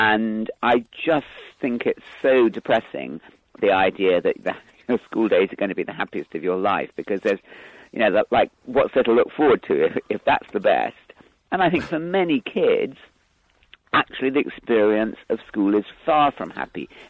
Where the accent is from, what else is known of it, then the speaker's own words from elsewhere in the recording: London, United Kingdom; I was brought up in London.